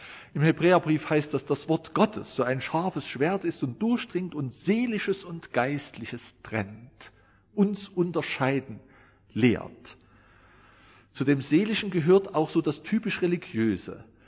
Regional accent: Thuringia, Germany; Ich bin Thüringer, ist unübertroffen, können Sie mit Spätzle nicht mithalten.

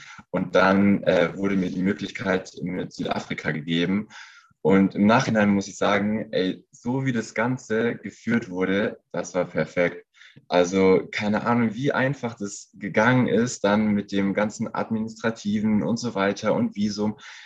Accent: Russia; Ich bin als Missionarskind aufgewachsen in Russland

